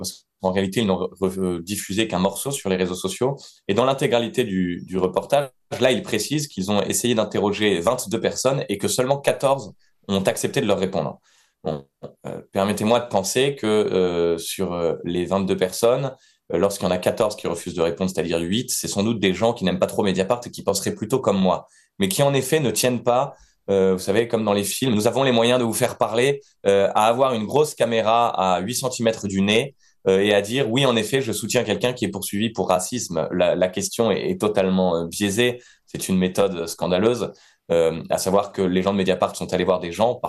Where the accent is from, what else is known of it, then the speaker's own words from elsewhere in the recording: Segré, Pays de la Loire, France; j'ai grandi à Segré et que j'ai vu Segré changer, j'ai vu son visage changer.